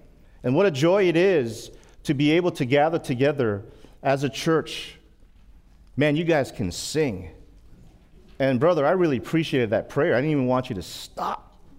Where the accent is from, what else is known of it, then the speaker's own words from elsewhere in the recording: Vallejo, California, United States; And in growing up in Vallejo, one of the things I like to say is, please do not hold that against me.